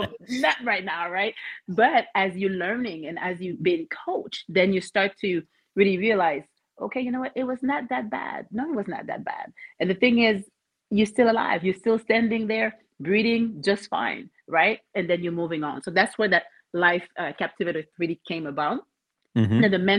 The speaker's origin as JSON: {"language": "English", "region": "Quebec", "country": "Canada", "tie": "born or raised there", "also_born_or_lived": "Haiti", "accent": "French Canadian", "said": "so I'm Haitian, right? Mm-hmm. Was adopted at 7 months by Caucasian parents, all the way from Quebec, Canada. So my beautiful accent, French Canadian."}